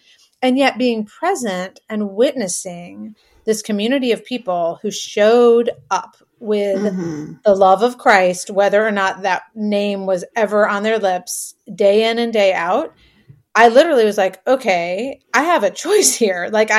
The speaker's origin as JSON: {"language": "English", "region": "New England", "country": "United States", "said": "You know, I'm from New England."}